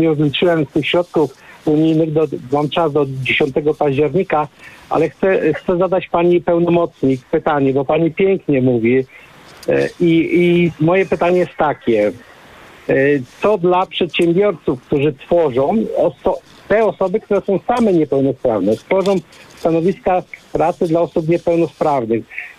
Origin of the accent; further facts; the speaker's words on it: Opole Voivodeship, Poland; ja pochodzę z województwa opolskiego i tam jest bardzo ciężko cokolwiek uzyskać